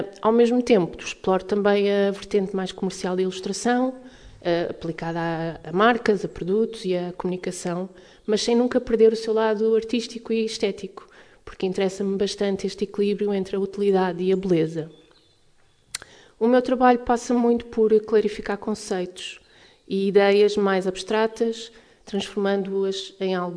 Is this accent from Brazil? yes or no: no; Lisbon, Portugal; now in Azores, Portugal; Eu sou de Lisboa, mas escolhi viver nos Açores há cerca de 4 anos